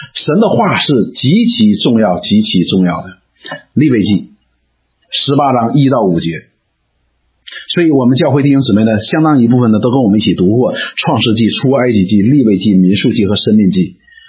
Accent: China; now in Canada; 我们似乎觉得我们是中国人哈，我们现在是不中国人不加拿大人的。

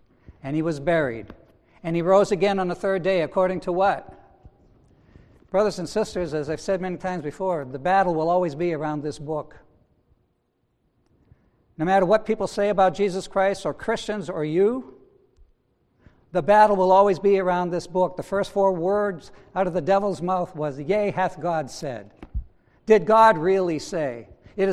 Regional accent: New England, United States; Some might say my English is broken. I'm from New England, so you might pick that up once in a while.

